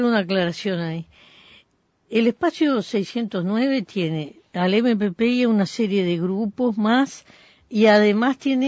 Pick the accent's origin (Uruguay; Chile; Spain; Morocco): Uruguay; yo soy parte del Uruguay.